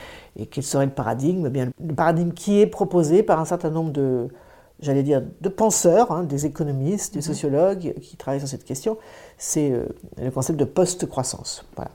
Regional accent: Nouvelle-Aquitaine, France; Alors, je choisis Mauléon parce que je suis originaire des Deux-Sèvres.

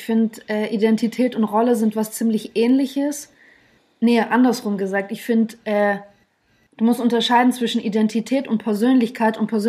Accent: Germany; eine Frau, die auf die 30 zugeht, ich bin Texterin und Autorin, ich bin Deutsche, habe russische Wurzeln.

